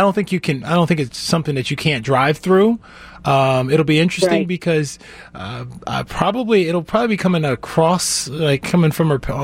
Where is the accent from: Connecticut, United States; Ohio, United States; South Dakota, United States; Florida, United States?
Ohio, United States; Cleveland; I grew up in Cleveland, Ohio, where I thought it snowed every day from Halloween to Easter.